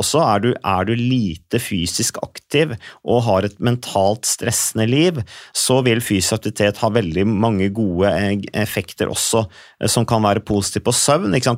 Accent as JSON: {"language": "Norwegian", "town": "Vikersund", "region": "Buskerud", "country": "Norway", "said": "Jeg kommer fra Vikersund, Modum kommune."}